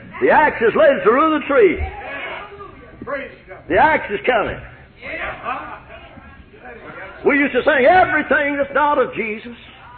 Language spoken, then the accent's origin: English; Arkansas, United States; I'm glad I'm from Lawrence County instead of Indiana.